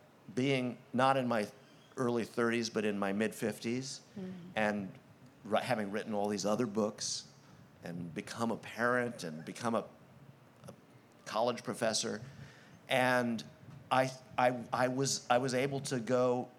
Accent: Brooklyn, New York, United States; now in California, United States; It's power over me or inside me that I was from Brooklyn. It was something I first wanted to cast off or deny in a way. I ran away. Mm. I ran away to California

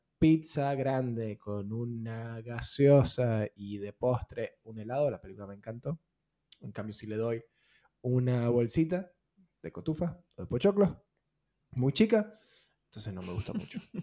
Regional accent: Maracaibo, Zulia, Venezuela; accent: Maracucho/Porteño mix; Ambos somos de Venezuela, yo soy de Maracaibo, y Ley es de Caracas. Yo oscilo entre hablar porteño y maracucho, y a veces me sale un acento raro, una combinación en el medio que nadie entiende de dónde soy.

